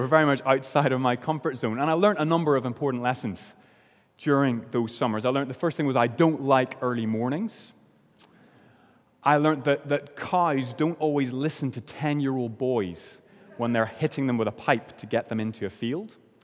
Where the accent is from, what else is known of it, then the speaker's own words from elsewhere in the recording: Northern Ireland, United Kingdom; it sounds like a cliche, but growing up in Northern Ireland, my grandfather was a dairy and potato farmer.